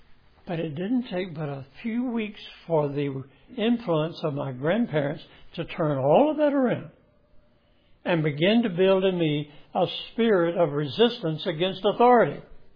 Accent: Dallas, Texas, United States; I was raised in East Dallas. I went to school in East Dallas. East Dallas is a neighborhood.

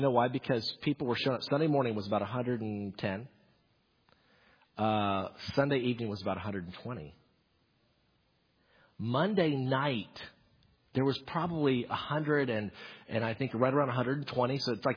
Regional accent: Greenville, United States; Okay, I'm from Greenville, so I can say this too.

